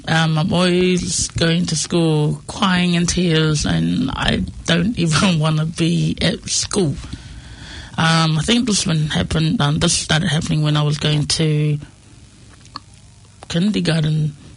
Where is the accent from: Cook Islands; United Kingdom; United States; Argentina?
Cook Islands; also born or lived in New Zealand; I was born in New Zealand and brought up in the wonderful Pacific island named the Cook Islands. I'm sure, like, you know, my grandparents are both fruit salads. They're from all over the islands.